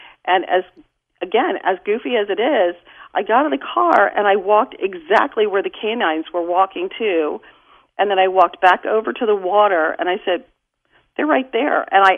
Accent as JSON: {"language": "English", "region": "Virginia", "country": "United States", "said": "And I said, no, I'm from the Northern Virginia, D.C. area."}